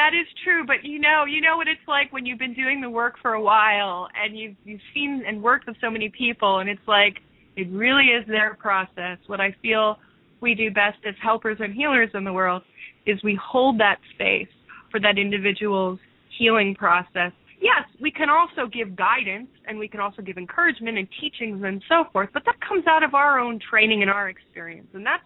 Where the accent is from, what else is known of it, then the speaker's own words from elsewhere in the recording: New Jersey, United States; now in Seattle, United States; I mean, I came from New Jersey to Seattle almost 12 years ago because I really had a vision.